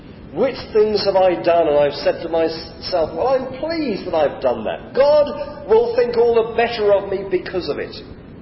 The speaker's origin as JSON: {"language": "English", "region": "Wales", "country": "United Kingdom", "said": "Well, I'm English. Welsh. I was born in a Christian country. I was christened when I was a few months old. I was brought up to go to Sunday school."}